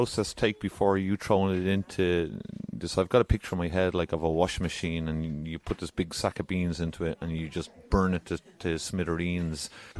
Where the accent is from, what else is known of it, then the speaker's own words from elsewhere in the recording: Ireland; because me, being the Irish man that I am